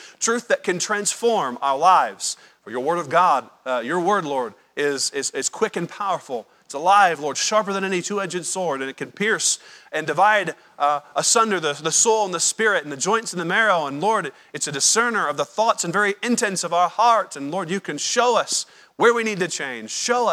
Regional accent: Indiana, United States; because where I grew up, I grew up in Indiana, okay? Nobody comes from halfway around the world to come to Indiana, okay?

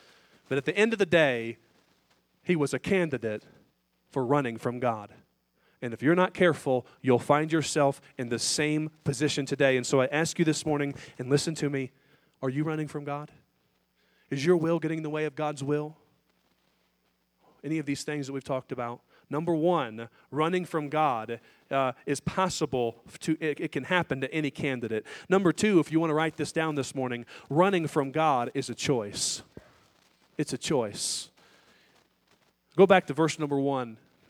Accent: United States; Friend, I'm an American. I'm a patriot. I love my country.

